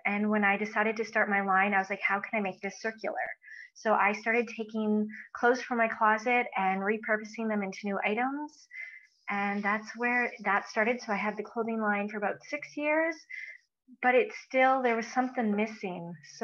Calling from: Edmonton, Alberta, Canada; I'm calling in from Edmonton, Alberta.

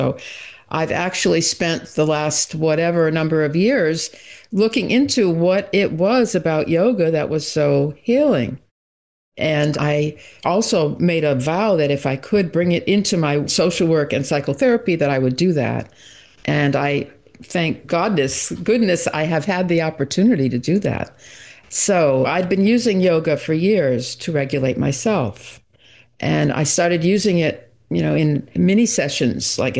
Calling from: Northampton, Massachusetts, United States; I'm in Northampton, Massachusetts, where I live.

